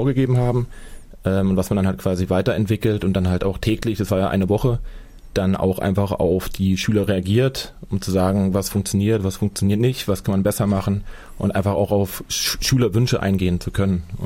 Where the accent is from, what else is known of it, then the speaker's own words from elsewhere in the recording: Weimar, Thuringia, Germany; Ich komme aus Weimar, habe in Weimar visuelle Kommunikation studiert.